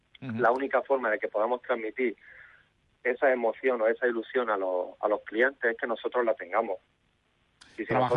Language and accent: Spanish; Almería, Andalusia, Spain; Yo soy de Almería, allí en Almería tenemos Cabo de Gata, que es una zona preciosa